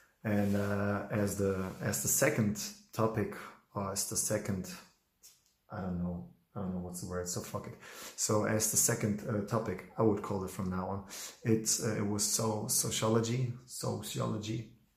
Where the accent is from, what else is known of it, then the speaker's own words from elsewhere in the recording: Germany; English is a second language; I'm a Polish guy, but I was raised in Germany. My mother left Poland with me inside of her and my big sister. I'm 31.